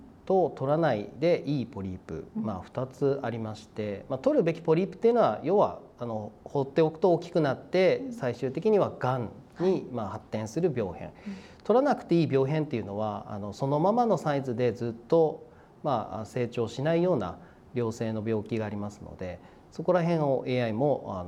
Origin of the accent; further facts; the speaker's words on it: Otawara, Tochigi, Japan; はい、大田原市出身です。